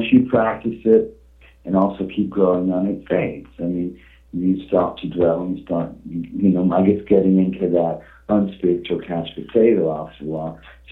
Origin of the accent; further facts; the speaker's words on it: England, United Kingdom; being English, he was kind of cold, so to speak, when we're English.